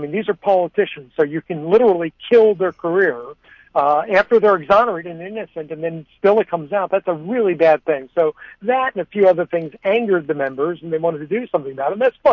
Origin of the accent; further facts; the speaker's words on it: Beverly Hills, California, United States; I grew up in Beverly Hills, California, and try to make movies